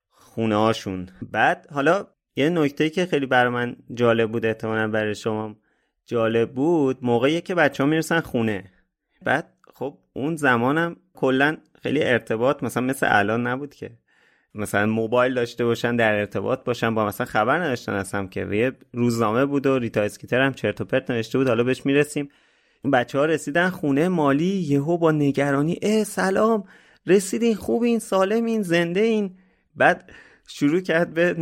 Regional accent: Tehran, Tehran Province, Iran; من مادر بزرگ پدر بزرگم همیشه شهرستان زندگی میکنن، ما تهرانیم

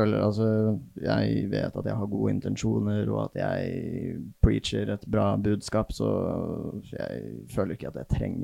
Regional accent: Vestfossen, Buskerud, Norway; now in Bø, Norway; Jo, så greier jeg at jeg vokste opp i Vestfossen, og jeg er oppvokst der med 10, så, eller vi er en søskenflokk på 10.

